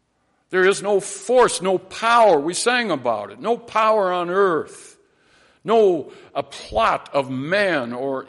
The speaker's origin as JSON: {"language": "English", "town": "Minneapolis", "region": "Minnesota", "country": "United States", "tie": "born or raised there", "said": "Yes, as a young man, I grew up in South Minneapolis."}